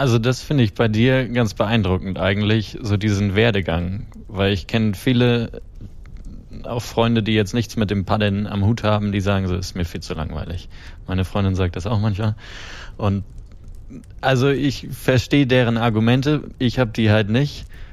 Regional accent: Kiel, Schleswig-Holstein, Germany; Aber ich komme ja aus dem Norden, aus Kiel. Mhm. Da bin ich groß geworden

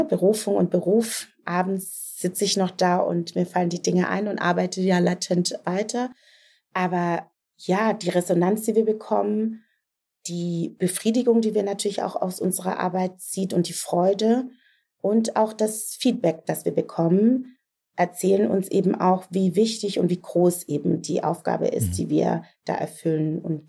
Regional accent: Southern Germany, Germany; Das heißt, ich komme aus Süddeutschland.

